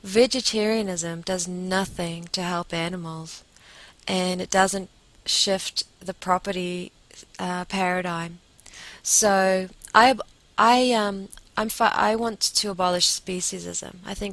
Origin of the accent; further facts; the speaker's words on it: New Zealand; moved away; also born or lived in New York; I was in New York, I was away from New Zealand for 11 years.